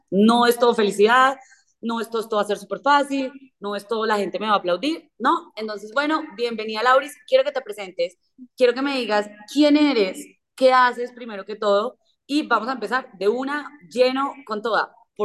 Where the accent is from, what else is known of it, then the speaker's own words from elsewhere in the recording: Manizales, Caldas, Colombia; nosotras somos de Manizales las dos y yo creo que tuvimos una vida medianamente parecida, con unos privilegios parecidos y con una crianza parecida y con un entorno que era muy parecido.